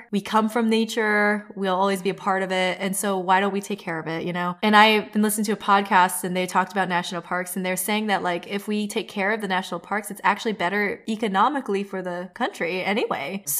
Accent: Indianapolis, Indiana, United States; also born or lived in China; Like growing up in Indiana, especially when I was there, I grew up in Indianapolis for part of my childhood, but a lot of the kids at my school had never been out of the state, let alone the country.

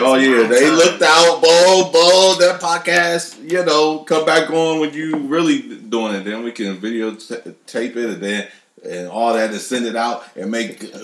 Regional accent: Cleveland, Ohio, United States; I'm up here from Cleveland.

